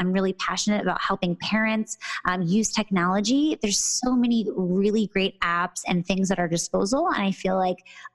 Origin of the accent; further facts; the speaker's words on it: Pennsylvania, United States; moved away as an adult; now in Los Angeles, United States; I'm from the East Coast originally in Pennsylvania. And about 4 years ago, I moved to LA and I started a practice.